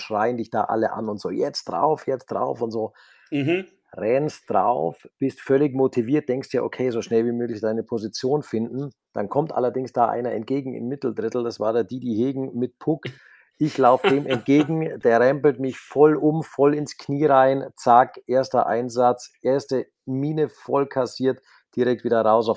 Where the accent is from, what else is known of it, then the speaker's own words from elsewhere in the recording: Buchloe, Bavaria, Germany; bei uns in Buchloe gab es halt Fußball und Eishockey. Und als Kind hast du halt beides gespielt.